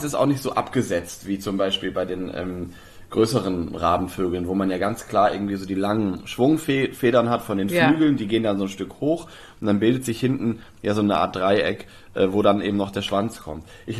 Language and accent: German; Lower Saxony, Germany; bei mir in meiner Heimat Osnabrücker Land, Oldenburger Land, Münsterland, Emsland, also diese ganze Streifen so westlich an der holländischen Grenze runter